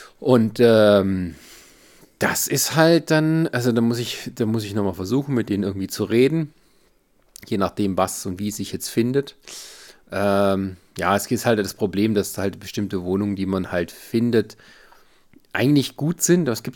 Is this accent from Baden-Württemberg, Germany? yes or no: yes; Baden-Württemberg, Germany; weil ich komme aus dem Westen, also ich habe zwar Familie, die kommt aus Leipzig zum Teil, aber also der Hauptteil ist halt im Westen, in der Nähe von Stuttgart.